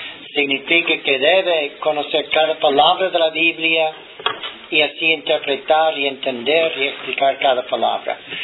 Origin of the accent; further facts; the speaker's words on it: United States; Spanish is a second language; como un americano que soy, no puedo usar el diccionario de esa manera en español